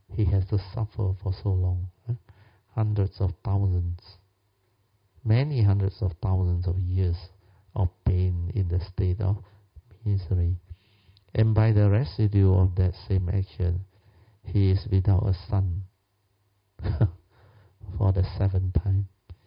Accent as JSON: {"language": "English", "country": "China", "tie": "born or raised there", "said": "My hometown there, a lot of people, mainly Hakka also, they were from the same province. So they like my mother to help to bring money back. There's very few people there to travel back to China."}